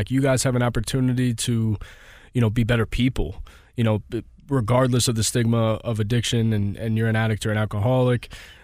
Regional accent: St. Louis, Missouri, United States; also born or lived in East Coast; I was from St. Louis originally and then moved to the East Coast. And I lived there for a while, got sober and moved back.

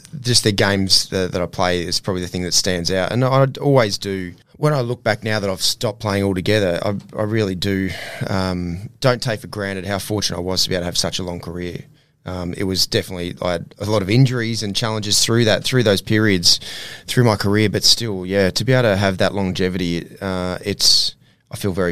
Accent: Ipswich, Australia; my environment that I grew up in around Ipswich, growing up in Ipswich as well, was a sporting community in a big way.

